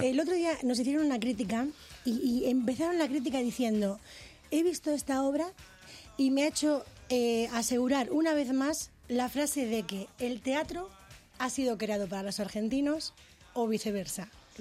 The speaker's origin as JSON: {"language": "Spanish", "country": "Spain", "said": "quería verme muy argentina, ya me conocía como española"}